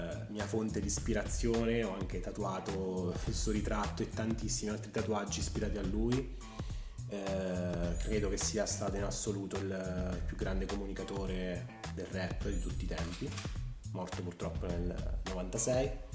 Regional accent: San Benedetto del Tronto, Marche, Italy; born there; now in Acquaviva Picena, Italy; vivo ad Acquaviva Picena, sono nato a San Benedetto già da quasi 30 anni.

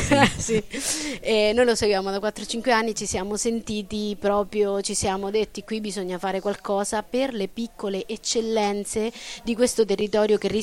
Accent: Macerata, Marche, Italy; Noi siamo di Macerata, quindi ciao ciambellotto.

